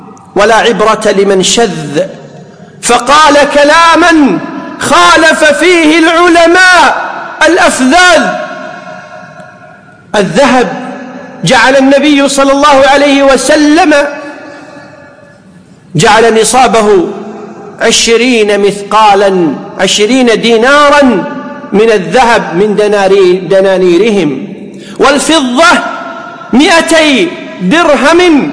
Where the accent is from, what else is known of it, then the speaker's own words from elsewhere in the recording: Kuwait; والذي يفتى به اليوم في بلدنا الكويت أن فيها الزكاة